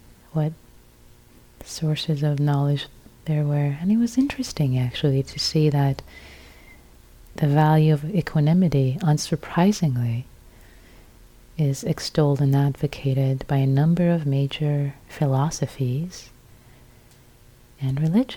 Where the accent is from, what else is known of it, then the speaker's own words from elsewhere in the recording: Iran; I was born and raised in Iran, a Muslim country, by a Muslim family, and I was Muslim before.